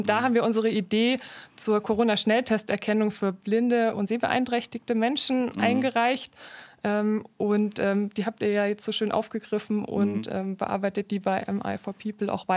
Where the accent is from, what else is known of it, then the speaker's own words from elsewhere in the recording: Munich, Bavaria, Germany; Ich wohne in München. Ich komme aus München.